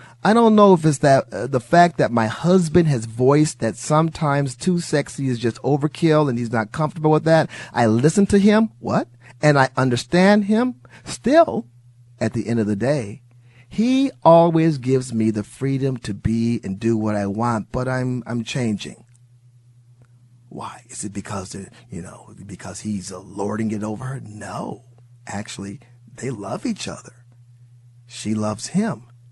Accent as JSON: {"language": "English", "region": "Wisconsin", "country": "United States", "tie": "born or raised there", "said": "I'm originally from Wisconsin. Don't hold that against me. Great state. I wouldn't be talking about great state. And I was born and raised there, and I was a Packer fan against my father's will."}